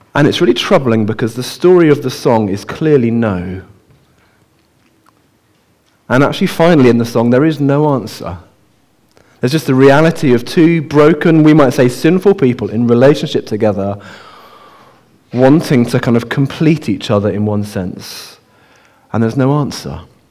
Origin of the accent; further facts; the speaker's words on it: Oxford, South East England, United Kingdom; I should have said, I was born in Oxford, so I'm a local boy who's come back